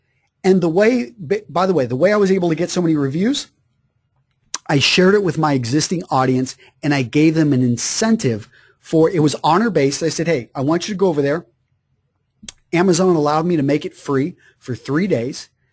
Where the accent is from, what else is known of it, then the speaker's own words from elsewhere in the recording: Greenwood, Texas, United States; when I was growing up in Greenwood, Texas.